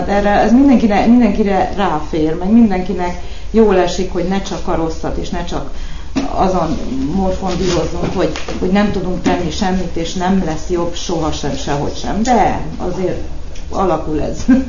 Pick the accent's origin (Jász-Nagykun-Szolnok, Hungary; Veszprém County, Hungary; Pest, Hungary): Pest, Hungary; Érd; Érdről jöttünk